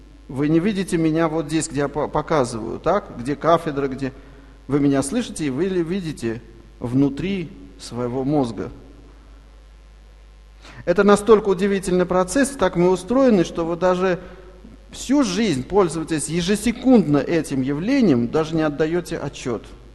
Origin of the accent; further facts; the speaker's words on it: Armenia; born there; first language Armenian; Russian is a second language; Я армянин, родился в Армении, мой родной язык армянский. И я высшее образование получил на армянском языке